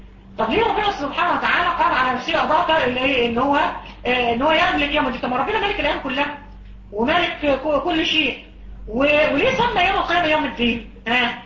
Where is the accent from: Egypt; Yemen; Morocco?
Egypt